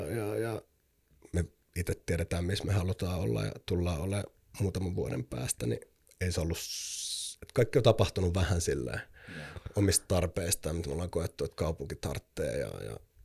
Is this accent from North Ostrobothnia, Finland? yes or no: no; Helsinki, Uusimaa, Finland; kun me ollaan molemmat stadista kotoisin, niin Helsinki on meille kauhean rakas